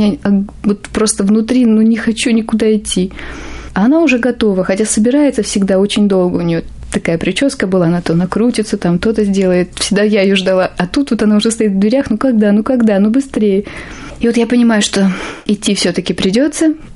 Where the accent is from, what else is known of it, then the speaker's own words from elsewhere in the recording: Odesa, Odesa Oblast, Ukraine; now in Moscow, Russia; В Москве мы приехали с другого города, мы приехали из Одессы.